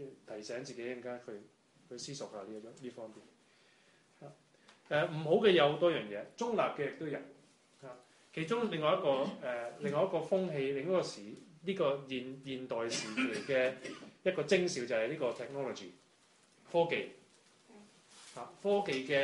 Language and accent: Cantonese; Canada; 就係我哋加拿大人好最出名噶啦